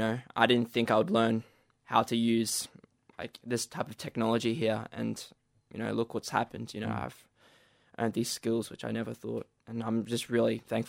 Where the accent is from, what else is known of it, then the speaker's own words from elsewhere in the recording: Brisbane, Queensland, Australia; born there; No, I was born in Brisbane, but my grandfather was from Stradbroke.